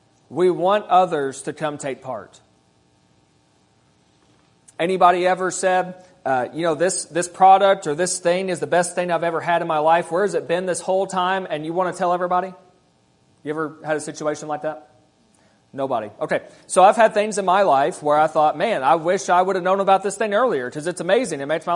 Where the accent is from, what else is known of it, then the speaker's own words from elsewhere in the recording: Kentucky, United States; I'm from Kentucky, so deal with it.